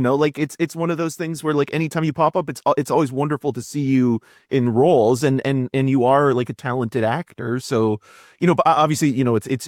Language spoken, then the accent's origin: English; Whitby, Ontario, Canada; being from the Durham region, I'm from Whitby